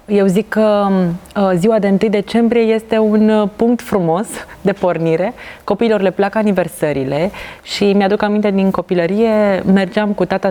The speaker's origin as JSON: {"language": "Romanian", "country": "Romania", "said": "Și lucrul ăsta transmite ceva frumos despre noi ca români."}